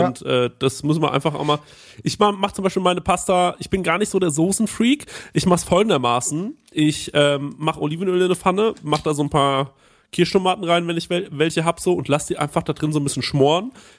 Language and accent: German; Germany; Aber ich bin Deutscher und ich liebe Pecorino oder Parmigiano.